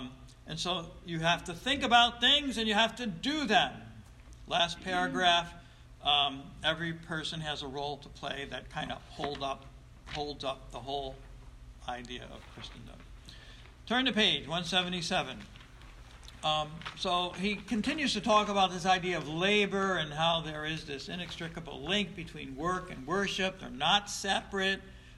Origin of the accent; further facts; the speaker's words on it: Texas, United States; Growing up in Texas, this one guy assumed he was going to be a man who labored primarily with his mind.